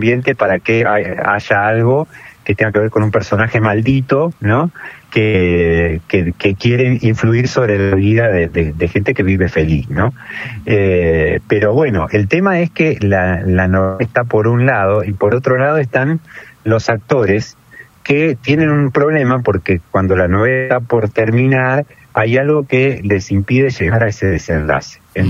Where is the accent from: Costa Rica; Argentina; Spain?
Argentina; Paraná, Entre Ríos; also born or lived in Santa Fe; si bien soy nacido en Santa Fe, soy oriundo de Paraná, donde viví gran parte de mi vida